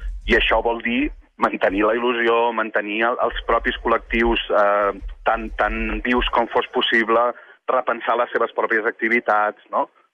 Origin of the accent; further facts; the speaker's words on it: Reus, Catalonia, Spain; Els que som de Reus, i abans hi havia una de les entrades de Reus, per entendre'ns, que a més era venint de Tarragona